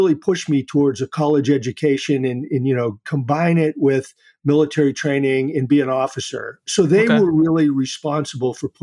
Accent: Holbrook, Massachusetts, United States; So I grew up in a town called Holbrook, Massachusetts, just outside of Boston, kind of a blue-collar, ethnic, Irish, Italian town.

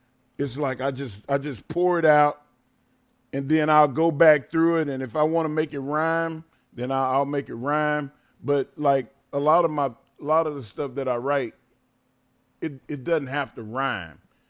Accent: Silsbee, Texas, United States; Like, bro, you know I'm from Silsby, Texas. I love country.

